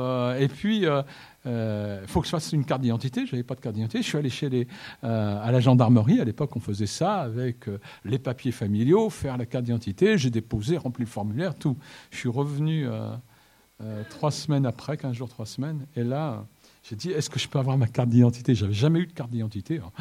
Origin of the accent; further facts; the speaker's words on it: Marseille, Provence-Alpes-Côte d'Azur, France; born there; Moi, je suis né en France. Enfin, presque, je suis né à Marseille. C'est presque la France.